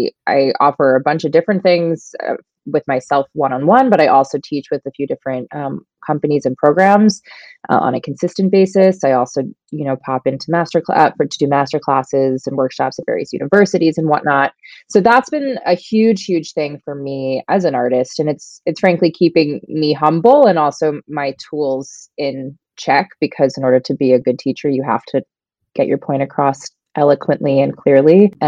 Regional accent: New York, United States; now in Los Angeles, United States; No, I am a New Yorker, like true and true, born and raised.

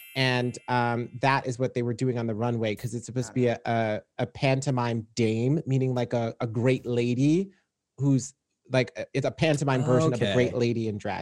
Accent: Zimbabwe; That's what that's what I remember from growing up in Zimbabwe when we had pantomimes.

